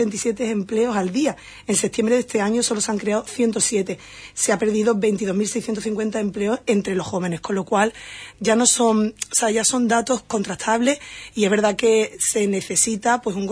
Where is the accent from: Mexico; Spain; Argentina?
Spain; Huelva, Andalusia; soy muy de mi pueblo, yo mi pueblo por bandera, muy de Huelva